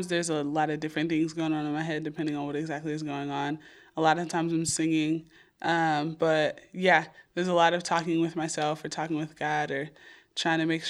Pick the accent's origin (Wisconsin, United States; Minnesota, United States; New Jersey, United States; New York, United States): New York, United States; growing up in New York And we were always on welfare and stuff